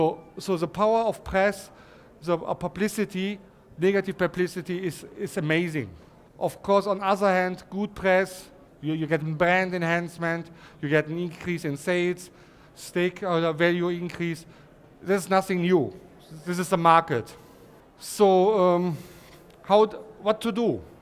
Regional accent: Germany; accent: German; English is a second language; I hope you can understand me well and my German accent.

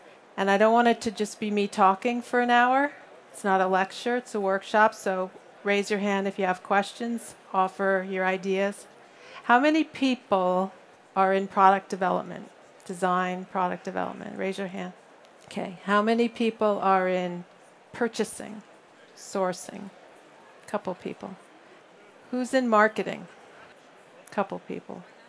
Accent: New York, United States; In the US, where I'm from, in case you couldn't tell, I'm from New York, so I talk fast

